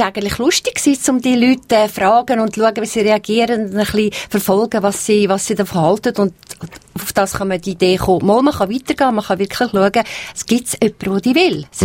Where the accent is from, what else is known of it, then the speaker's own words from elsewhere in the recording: Uri, Switzerland; Aber ich bin aufgewachsen in den Bergen, also im Kanton Uri, am Arnisee oben.